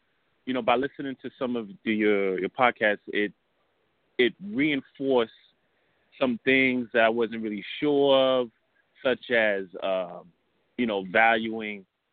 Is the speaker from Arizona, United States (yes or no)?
no; Bronx, New York, United States; I'm from the Bronx, from New York